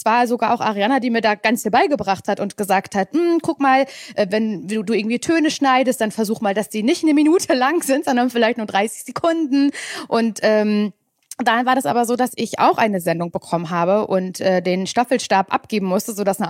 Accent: Mecklenburg-Vorpommern, Germany; Also ich komme ja aus Mecklenburg-Vorpommern. Also ich kannte das Herrengedeck als Herrengedeck aus MacPom mit Nähe zu Hamburg ja so ein bisschen.

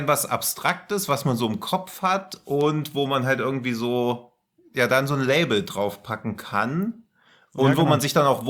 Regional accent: Hesse, Germany; dieser Kannibale von Rothenburg, also ich komme da ja aus der Nähe

